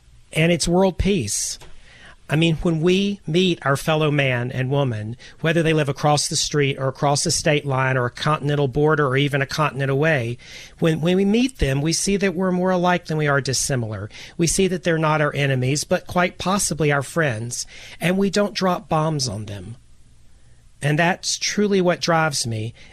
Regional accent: California, United States; just because we're from California, we're kind of like rock stars when we pull in.

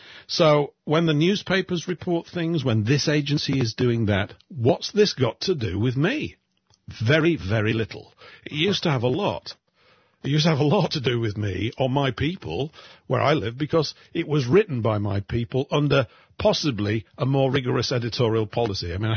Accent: England, United Kingdom; If I was talking about "we" as an Englishman here in England 100 years ago, everybody would have known exactly who I was referring to.

